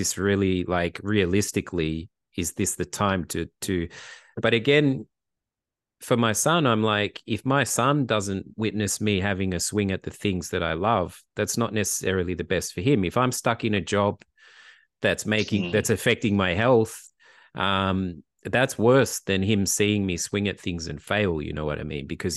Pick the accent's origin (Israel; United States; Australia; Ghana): Australia; now in Germany; being an Australian in Germany.